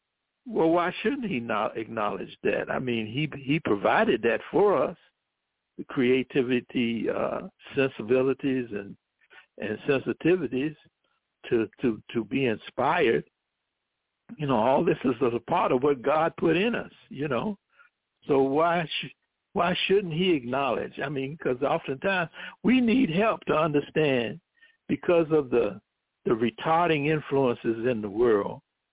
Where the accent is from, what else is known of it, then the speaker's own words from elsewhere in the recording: Washington, District of Columbia, United States; he lived for a long time in my hometown of Washington, D.C.